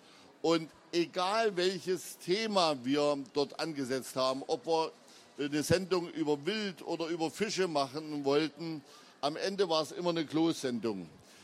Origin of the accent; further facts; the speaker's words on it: Thuringia, Germany; der Mutzbraten ist bei uns in meiner Heimat, in Westthüringen, ist er eigentlich überhaupt nicht bekannt.